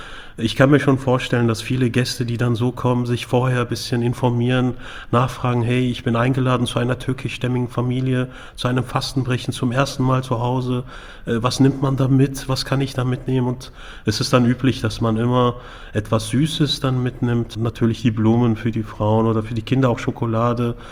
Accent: Cologne, North Rhine-Westphalia, Germany; born there; gebürtiger Kölner, habe in Göttingen studiert, arbeite zurzeit an den Leinetal-Schulen in Hannover als Lehrkraft

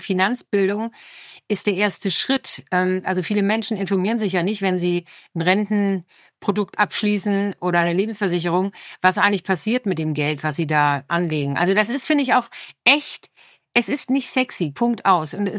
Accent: Hamburg, Germany; als Hamburgerin

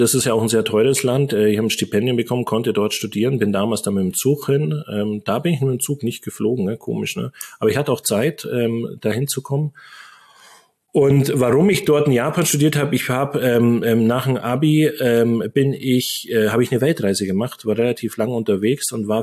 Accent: Bavaria, Germany; Ich bin im Allgäu groß geworden, auf dem Dorf.

